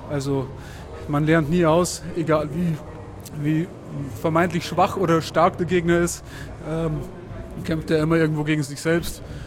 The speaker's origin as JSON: {"language": "German", "town": "Burghausen", "region": "Bavaria", "country": "Germany", "said": "Genau, ich bin aus Deutschland, Burghausen, direkt an der Grenze zu Österreich. Was ist die nächste? Zwischen Salzburg, Braunau in dem Eck drinnen, da ist Burghausen."}